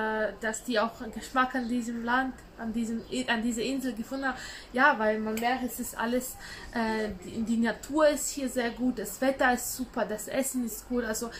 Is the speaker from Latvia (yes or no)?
yes; Latgale, Latvia; German is a second language; now in Germany; aus dem Ort, wo ich herkomme, das ist aus ländlicher Gegend, so 150 Kilometer